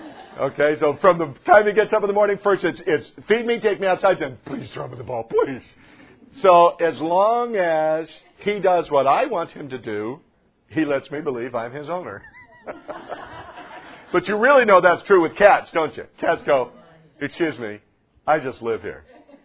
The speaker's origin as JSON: {"language": "English", "country": "United States", "said": "Now, thank God we have the rights as Americans. I love being an American. Proud to be an American, you know?"}